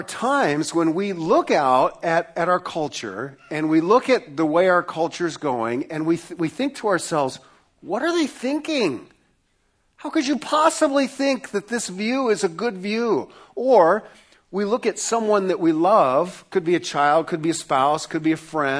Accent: Newton, Iowa, United States; I grew up in Newton, Iowa.

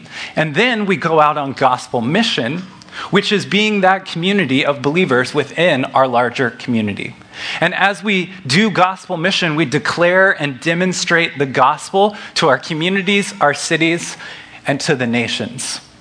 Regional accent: Missouri, United States; I'm also from Missouri, but that begs a clarification that I'd like to make for you.

